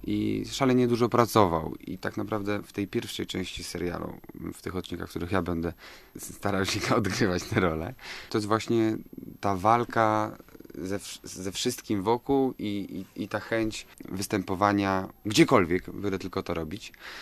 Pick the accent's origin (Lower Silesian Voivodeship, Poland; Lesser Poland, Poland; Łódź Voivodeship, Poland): Łódź Voivodeship, Poland; Łódź; born there; Bardzo lubię Łódź, tym bardziej, że jestem urodzony w Łodzi.